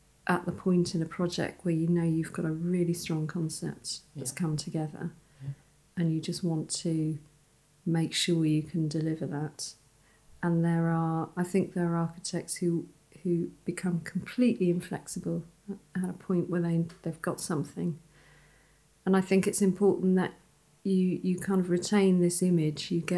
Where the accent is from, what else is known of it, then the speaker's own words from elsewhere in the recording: London, United Kingdom; I was born in London, brought up in London, and I just wanted to leave London.